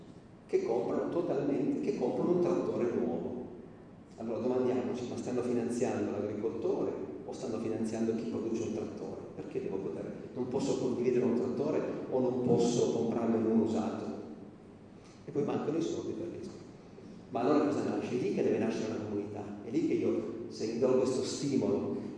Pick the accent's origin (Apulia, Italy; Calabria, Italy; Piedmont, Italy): Piedmont, Italy; Mombello; dove veniamo noi di Mombello, che sono 400 abitanti